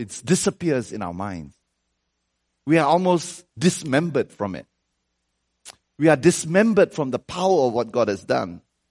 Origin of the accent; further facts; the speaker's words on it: Malaysia; When I was growing up in Malaysia, I remember Christmas was a time